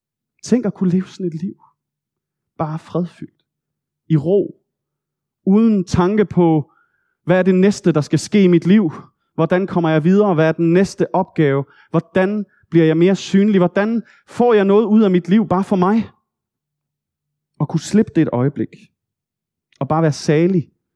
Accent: Region of Southern Denmark, Denmark; da jeg var barn på Nordfyn i min forældres have.

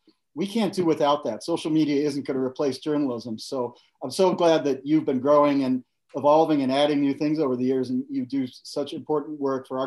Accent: United States; I felt like it was my responsibility as an American to stand up.

